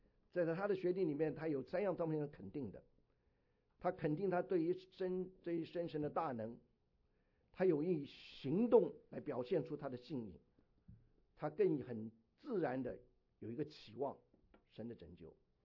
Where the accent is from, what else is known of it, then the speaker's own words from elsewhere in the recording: China; 我们中国人应该最明白，我们中国人城墙很多的时候是里面有住家的